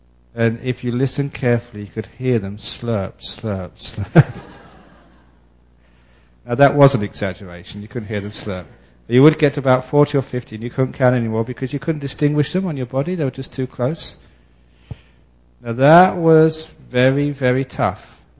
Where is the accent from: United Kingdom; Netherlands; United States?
United Kingdom; England; born there; I was born in England. It's too cold for mosquitoes.